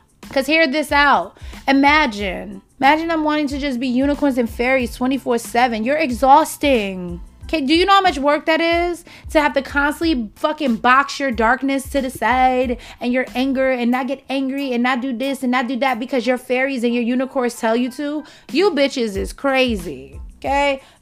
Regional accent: Bronx, New York, United States; I'm from the Bronx at the end of the day, okay? Yes, I've leveled up in life, but I'm still from the Bronx. I grew up struggling, fighting for mine.

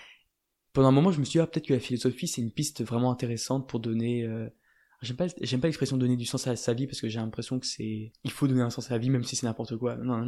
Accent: France; Je suis français, d'origine française, et évidemment, il y a un côté, il y a un background un peu catholique, mais finalement qui était très très très peu présent à la maison. Mes parents étaient expatriés, du coup on a vécu dans pas mal de pays

